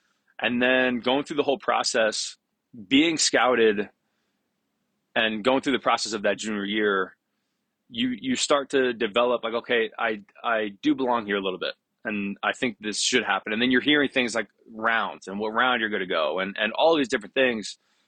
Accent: New York, United States; Again, I'm from Westchester, New York. Like, I'm out of my element already going to Arizona

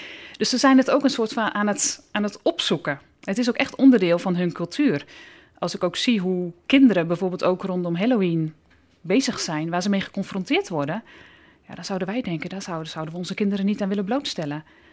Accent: Netherlands; Maar voor mij als Nederlander is het niet veilig genoeg om in de wijk van de kerk te wonen. Daarom woon ik in een beveiligde wijk op ongeveer 20 minuten afstand van de kerk.

